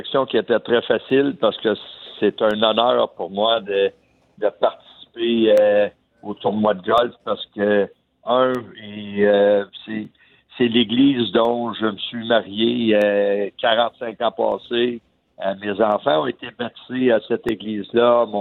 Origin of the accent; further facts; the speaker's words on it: Hawkesbury, Ontario, Canada; mais Hawkesbury, c'est ma ville natale.